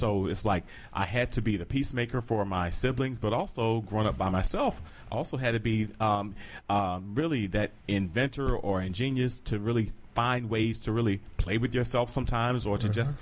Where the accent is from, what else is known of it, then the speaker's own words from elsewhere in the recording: North Carolina, United States; Yes, and so in growing up in North Carolina, my mother, I'm the oldest of the four of us